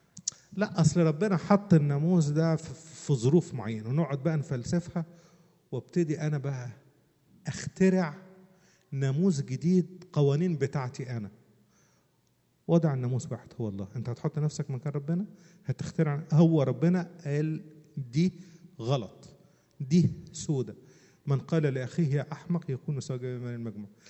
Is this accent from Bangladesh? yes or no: no; Upper Egypt, Egypt; هقول لكم على حاجة ظريفة من عندنا من الصعيد. عندنا في الصعيد في حواديت لها مغزى